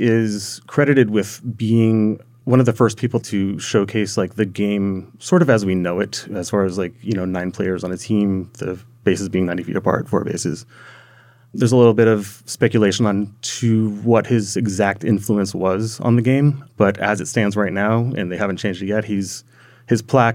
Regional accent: San Francisco, California, United States; So there was a figure named Lefty O'Doul from my hometown of San Francisco that he was kind of heading

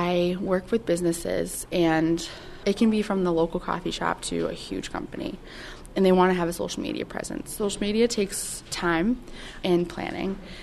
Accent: Leesburg, Virginia, United States; I'm from Leesburg, Virginia, and I studied economics here at Roger Williams University.

